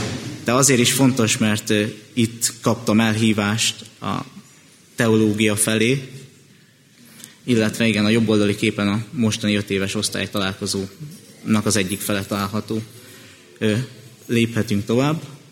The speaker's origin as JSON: {"language": "Hungarian", "region": "Budapest", "country": "Hungary", "tie": "born there", "said": "Hát én még Budapesten születtem"}